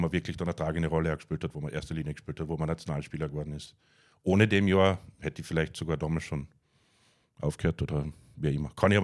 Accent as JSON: {"language": "German", "country": "Austria", "said": "Und da bist halt einer, der nicht aus Kanada kommt, dann aus Österreich auch noch."}